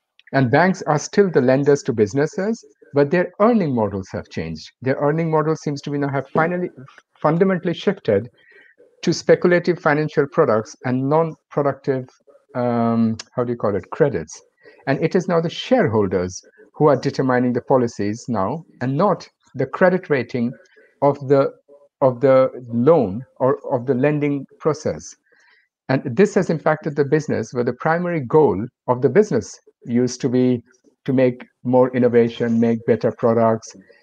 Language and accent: English; Netherlands; English is a second language; I come from Netherlands